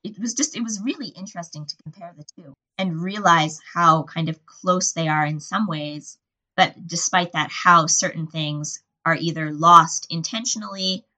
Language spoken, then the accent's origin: English; Canada; where I'm from Canada